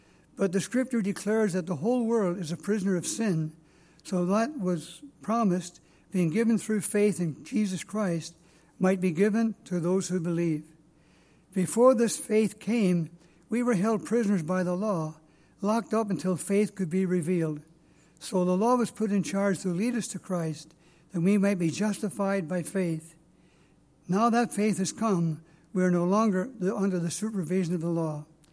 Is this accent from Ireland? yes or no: yes; Ireland; accent: Irish; So I get up and I rattle away in my Irish accent, and after about 5 minutes, I say, are there any questions?